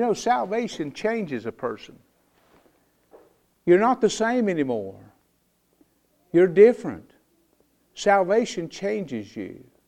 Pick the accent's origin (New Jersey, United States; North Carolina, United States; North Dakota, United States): North Carolina, United States; High Point; Where I come from, and I was raised up in around High Point, North Carolina.